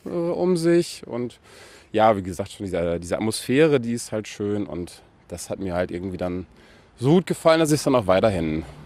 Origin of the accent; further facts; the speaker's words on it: Lower Saxony, Germany; als Ostfriese wirst du oft auch belächelt so außerhalb von Ostfriesland.